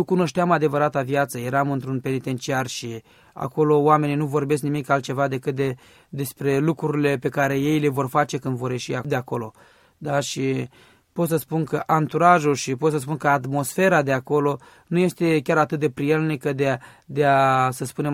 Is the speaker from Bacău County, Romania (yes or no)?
yes; Bacău, Bacău County, Romania; Am crescut în Bacău alături de trei frați ai mei